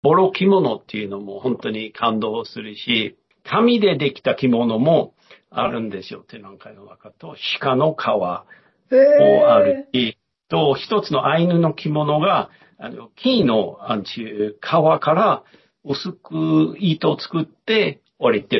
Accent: Melbourne, Victoria, Australia; ちょうど14年前メルボン、自分の出身に戻ったんですけど、

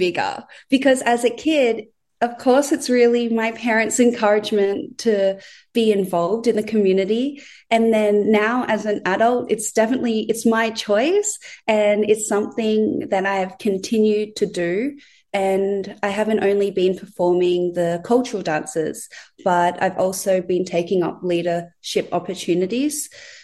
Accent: Canberra, Australian Capital Territory, Australia; She comes from Antipolo, and my dad comes from Manila. But I was born and raised here, and growing up, I had the blessing of experiencing both worlds. So growing up in Australia with all the opportunities and freedom, but also growing up with Filipino values.

